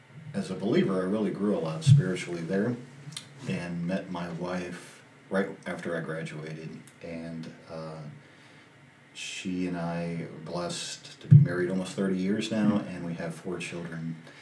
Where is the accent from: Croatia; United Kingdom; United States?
United States; Washington, District of Columbia; So I was raised in Washington, D.C., youngest of six kids, and became a believer at the age of 16